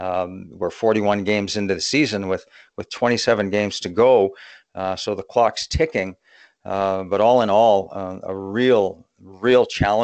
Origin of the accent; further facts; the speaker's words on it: Saskatoon, Saskatchewan, Canada; I grew up in Saskatoon with the Western Hockey League